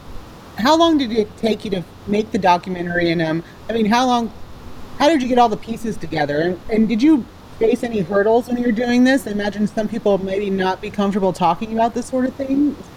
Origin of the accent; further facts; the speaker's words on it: Texas, United States; I'm from Texas and there's a lot of that there too.